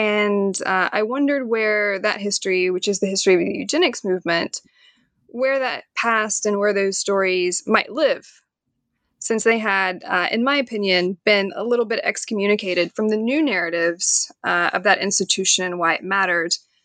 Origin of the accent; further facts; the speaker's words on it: Knoxville, Tennessee, United States; I am from Knoxville, Tennessee, and I fell into history and doing history sort of by accident.